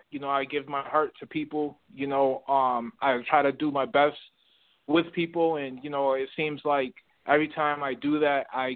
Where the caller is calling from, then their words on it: Atlanta, Georgia, United States; I'm calling from Atlanta, Georgia.